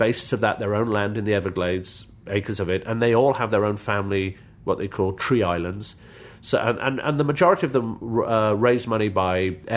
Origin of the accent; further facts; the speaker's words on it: United Kingdom; accent: British; very proud to be British. I will never give up on my British passport, and please God, I never lose my British accent.